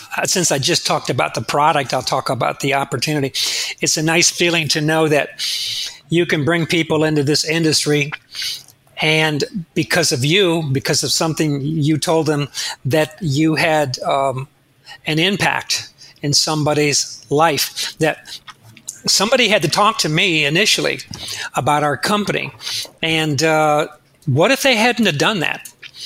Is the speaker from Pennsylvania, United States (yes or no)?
no; Ohio, United States; I grew up in Northwest Ohio. My father was a small country doctor, and all my uncles and family were farmers.